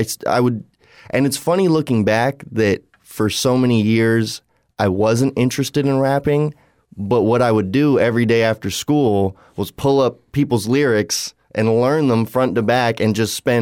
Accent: United States; just learning about a different culture, I think was really important as a young suburban white kid growing up in America.

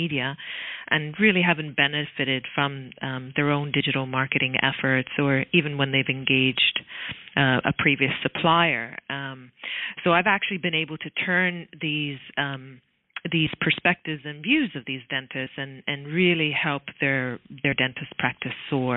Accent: Canada; accent: Canadian; now in Australia; I am Canadian background living in Australia, but I still have the good old Canadian accent.

